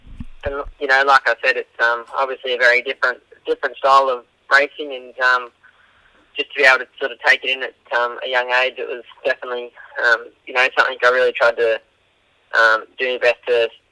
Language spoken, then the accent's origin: English; Melbourne, Victoria, Australia; also born or lived in Sydney; I grew up in Melbourne early days, and I love my AFL and sort of took that passion to Sydney